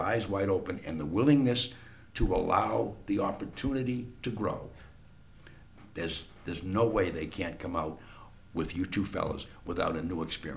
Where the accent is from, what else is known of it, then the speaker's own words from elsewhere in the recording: Malden, Massachusetts, United States; I grew up in Malden